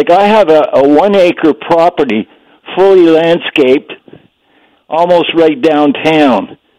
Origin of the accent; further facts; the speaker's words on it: Aylmer, Quebec, Canada; Look, I'm from Aylmer.